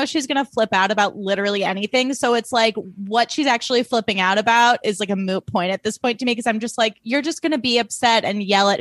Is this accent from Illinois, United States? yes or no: yes; Highland Park, Illinois, United States; because I grew up in Highland Park, Illinois, where there were a lot of snobby Jewish moms who made me feel bad about myself.